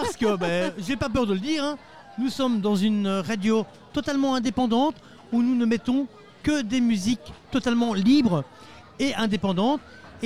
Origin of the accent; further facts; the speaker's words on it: Namur, Wallonia, Belgium; On est namurois.